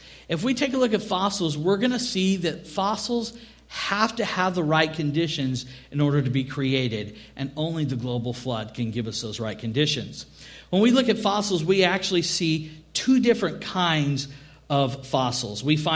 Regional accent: Texas, United States; I mean, I'm from Texas.

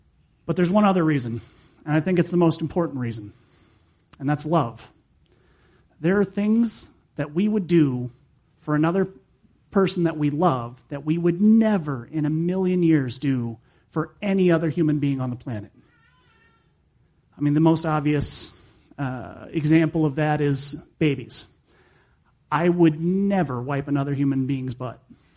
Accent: United States; As an American, I find that very hard.

